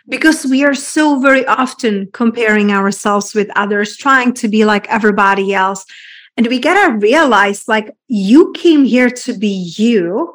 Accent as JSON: {"language": "English", "country": "Czechia", "tie": "born or raised there", "said": "I was raised and born in Czech Republic in a very small town."}